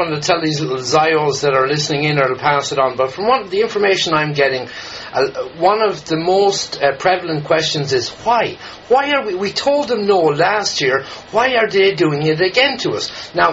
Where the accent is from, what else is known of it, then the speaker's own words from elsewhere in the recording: Ireland; And I, myself as an Irishman, I never, ever accept that. I was born an Irishman, and I'll die an Irishman.